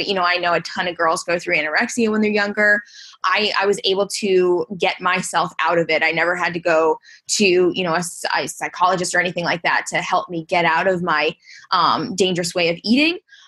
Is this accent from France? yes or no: yes; France; I happen to be French and my mom was born and raised in France.